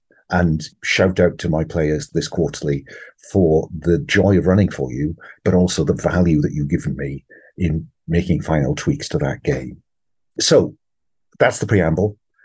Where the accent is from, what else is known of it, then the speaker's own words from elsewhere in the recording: United States; but I'm an American.